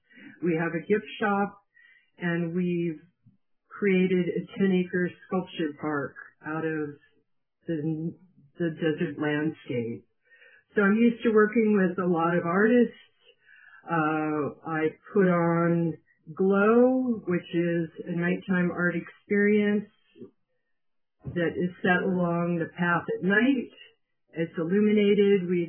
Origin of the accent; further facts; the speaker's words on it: Tucson, Arizona, United States; I've been a resident of Arizona for 49 years. I grew up in Tucson, graduated with a Bachelor of Fine Arts degree from the U of A.